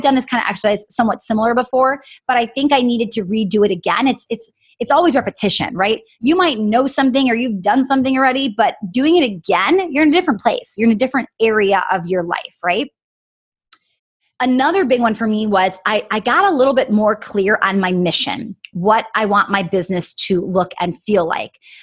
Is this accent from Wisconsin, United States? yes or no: yes; Wisconsin, United States; I was like, oh, I'm from Wisconsin. It's like, people think that's the same thing because we're Midwest, right?